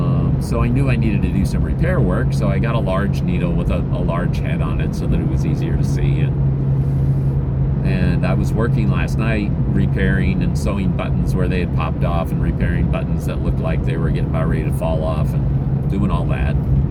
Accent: Philippines; I'm still able to do that because I grew up in the Philippines and I never unlearned how to do that.

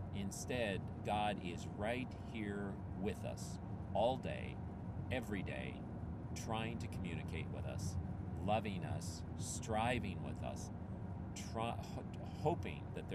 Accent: Philippines; now in United States; I grew up in the Philippines, where many families have many children.

